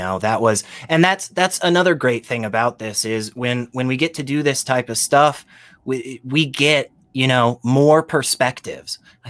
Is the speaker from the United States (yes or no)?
yes; the South, United States; Okay, so I'm from the South, and Richard's from the UK, so neither of us can speak properly.